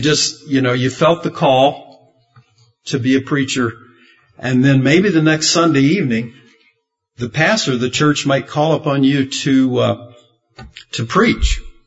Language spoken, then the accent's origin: English; Kentucky, United States; And I grew up in Kentucky, and there was a lot of segregation.